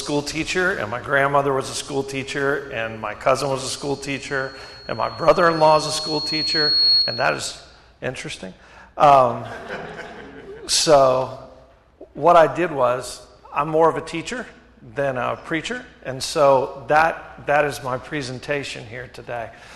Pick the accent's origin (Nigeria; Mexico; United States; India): United States; Westover, West Virginia; growing up in Westover, the clearest picture of Christ that I saw as a kid growing up was not a Methodist minister.